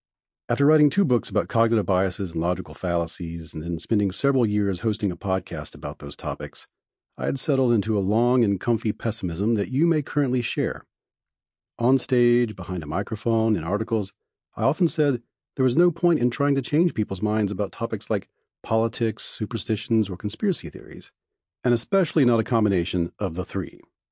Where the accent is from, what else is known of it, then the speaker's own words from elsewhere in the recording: Mississippi, United States; Growing up in Mississippi, like many in my generation, these kinds of arguments were part of our daily lives